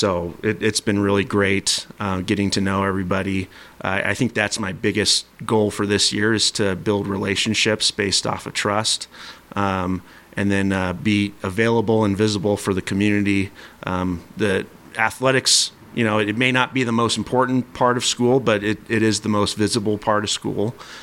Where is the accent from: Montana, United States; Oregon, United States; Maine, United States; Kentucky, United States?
Oregon, United States; moved away as an adult; I born and raised in Oregon. This is actually my first job outside of Oregon.